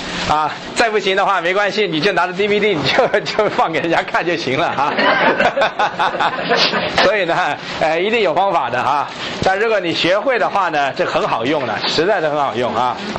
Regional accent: China; 你是什么人？那我是中国人啦。

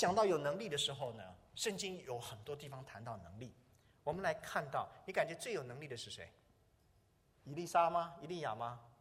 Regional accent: Henan, China; 我老家河南也是农民的哈

